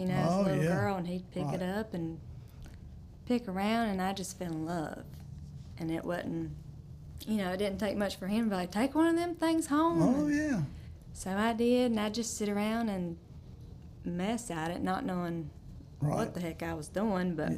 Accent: Shelby, North Carolina, United States; I was born and raised here in Shelby, North Carolina, and so proud of it.

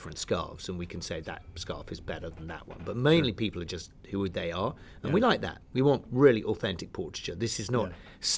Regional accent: United Kingdom; I'm British and they're being educated in Britain.

